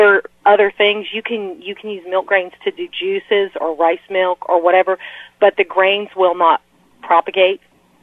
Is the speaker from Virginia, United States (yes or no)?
yes; Bristol, Virginia, United States; from Bristol, Virginia.